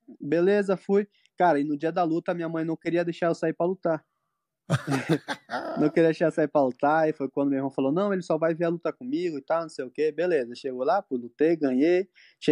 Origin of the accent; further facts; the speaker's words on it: Manaus, Amazonas, Brazil; moved away; eu saí de Manaus com R$ 100.